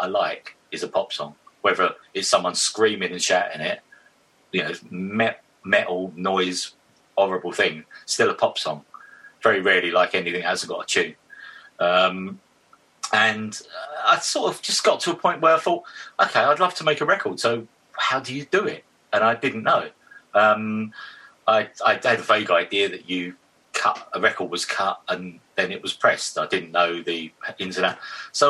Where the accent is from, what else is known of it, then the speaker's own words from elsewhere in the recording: Witham, East of England, United Kingdom; now in London, United Kingdom; but obviously I came from Witham to London.